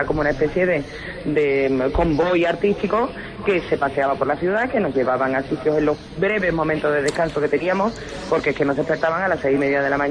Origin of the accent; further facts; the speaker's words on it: Spain; No somos los primeros españoles que han estado en Corea